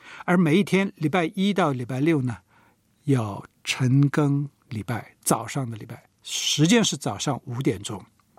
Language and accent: Chinese; Seoul, South Korea; 我是在那一区长大，小学的时候常常经过那里。